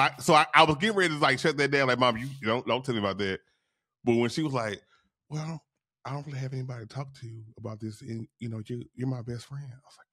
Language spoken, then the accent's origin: English; Louisiana, United States; No, because I'm from Louisiana. That's how we talking.